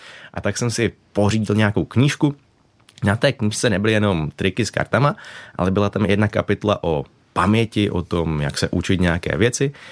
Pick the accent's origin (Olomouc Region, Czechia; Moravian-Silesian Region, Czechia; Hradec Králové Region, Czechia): Moravian-Silesian Region, Czechia; accent: Cieszyn Silesian dialect; já nejsem Čech, se dá říct, nebo jako, že jsem Čech, mám českou národnost, ale pocházím z Těšínského Slezska, kde my mluvíme doma nářečím. A chodil jsem na polskou základní školu, jo, mluvíme po našemu